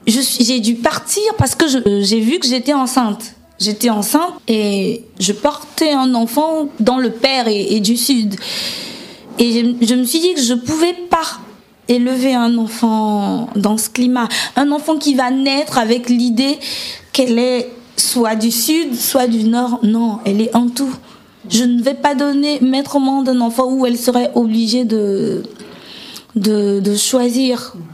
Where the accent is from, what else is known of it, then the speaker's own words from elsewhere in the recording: Republic of the Congo; moved away as an adult; Oui, je viens du Congo-Brazzaville, un pays que j'aime énormément et qui me manque beaucoup, mais dans lequel j'ai pas pu rester, en fait. Je n'ai pas pu rester au Congo-Brazzaville.